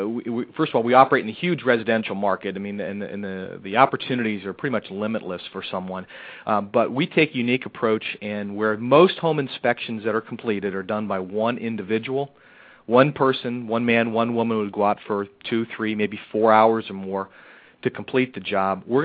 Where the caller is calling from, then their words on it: Cincinnati, Ohio, United States; We're based in Cincinnati, Ohio.